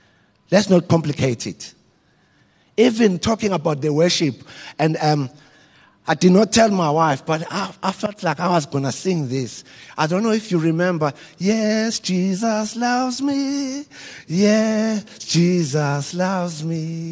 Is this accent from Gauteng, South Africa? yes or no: no; Embo, KwaZulu-Natal, South Africa; That I come from Embo. I went to Kabazela High School. Kabazela High School, they used to teach us English in Zulu.